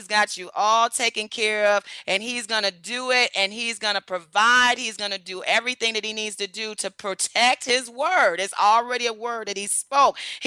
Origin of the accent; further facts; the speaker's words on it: Detroit, Michigan, United States; Yeah, I'm originally from Detroit. Yes, homegirl.